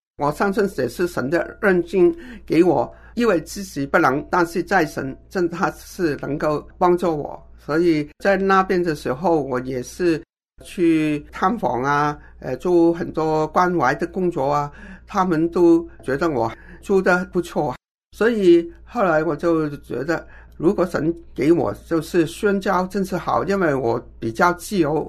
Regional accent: Quanzhou, Fujian, China; 但是我是泉州人

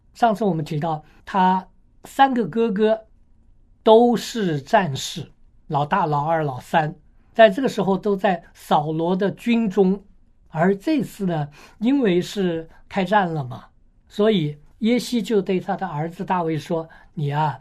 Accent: China; 就像我们中国人也有很多那个古代的故事哈

